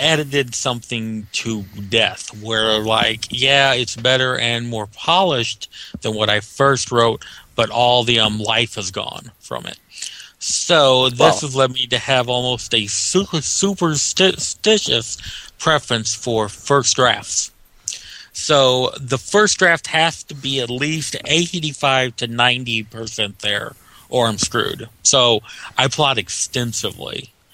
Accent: Missouri, United States; My home state is Missouri, so I kind of picture it there. Kind of in the Ozarks, which I live in, kind of the edge of.

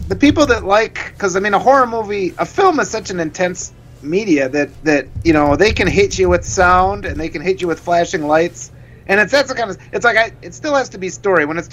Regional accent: Wisconsin, United States; Plus, I mean, we're from Wisconsin, so we were watching this movie like they walked into the woods and they got lost.

